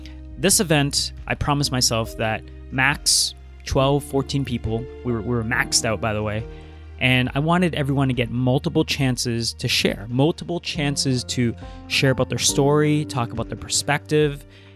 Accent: Toronto, Ontario, Canada; last weekend I flew in from Italy back to my hometown in Toronto.

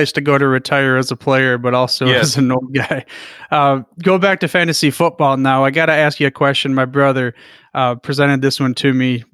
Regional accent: Michigan, United States; that would have been my choice, being a right. dude growing up in Michigan.

